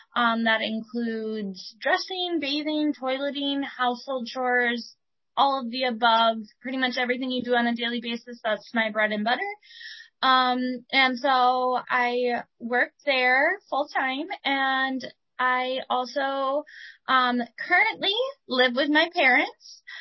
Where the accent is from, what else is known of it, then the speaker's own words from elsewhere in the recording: West Bend, Wisconsin, United States; I grew up in West Bend, Wisconsin.